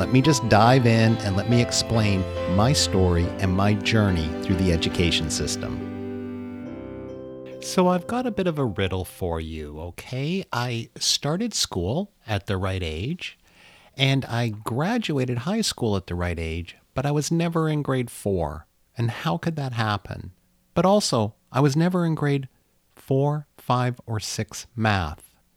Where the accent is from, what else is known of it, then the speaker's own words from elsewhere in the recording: Powell River, British Columbia, Canada; born there; So I was born in Powell River, British Columbia, and Powell River is 170 kilometers sort of straight north up the coast of Vancouver.